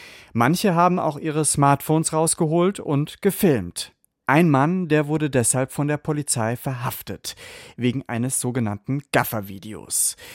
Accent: Hesse, Germany; Warum ereignen sich diese Taten auch bei uns in Hessen?

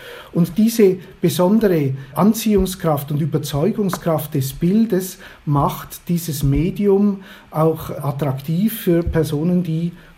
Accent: Switzerland; Es ist ein Matterhorn und ich bin Schweizer. Das ist sozusagen die Erinnerung an meine ferne Heimat.

